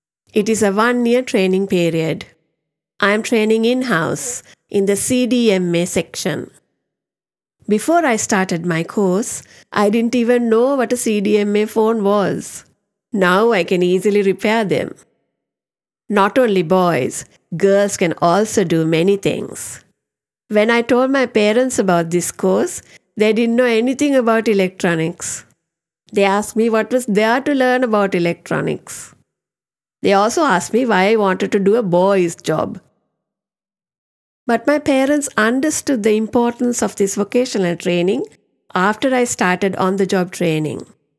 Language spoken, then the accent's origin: English; Skandapuram, Northern Province, Sri Lanka; I am 20 years old. I am from Skandapuram. My father is a laborer. My mother is a housewife. I have a brother and two sisters. I studied at Akkarayan Mahavidyalayam in Kilinochchi.